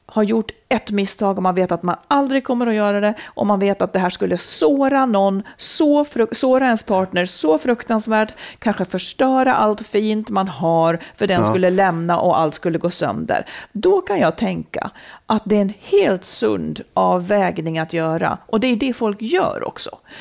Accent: Dalarna County, Sweden; Jag kommer från Dalarna.

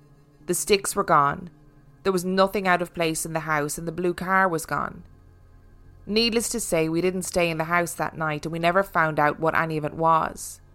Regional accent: Nottingham, East Midlands, United Kingdom; I've looked into the history of the area. I'm from Nottingham

